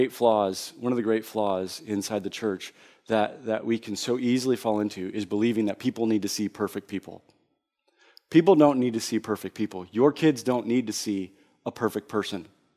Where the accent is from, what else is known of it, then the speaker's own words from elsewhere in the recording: Tuscaloosa, Alabama, United States; some of her experiences growing up in Chicago and what she experienced and what I experienced in Tuscaloosa, Alabama, and some of those moments and situations.